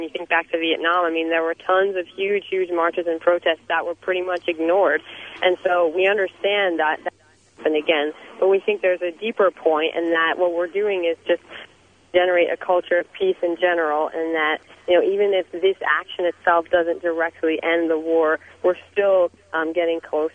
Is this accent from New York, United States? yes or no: yes; New York, United States; I'm actually from New York.